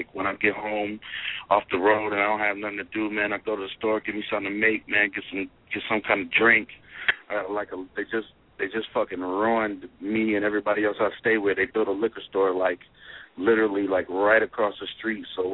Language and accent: English; Waynesburg, Pennsylvania, United States; born there; I'm from, I was born in Waynesburg, so about an hour and a half.